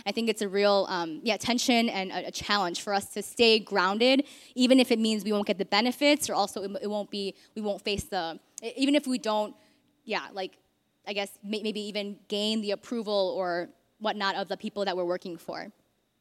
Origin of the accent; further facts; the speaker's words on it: United States; I grew up in the States, and I grew up in a pretty predominantly white neighborhood.